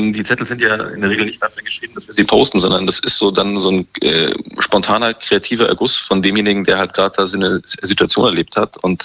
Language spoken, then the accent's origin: German; Munich, Bavaria, Germany; now in Berlin, Germany; ich komme ja selber gar nicht aus Berlin, ich bin aus München damals zugezogen